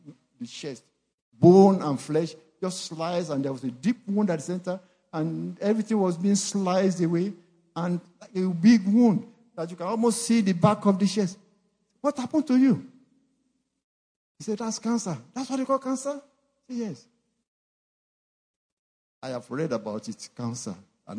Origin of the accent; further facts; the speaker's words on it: Ibadan, Oyo, Nigeria; I was going to my hometown. In Ibadan, Nigeria, the Molete Motor Park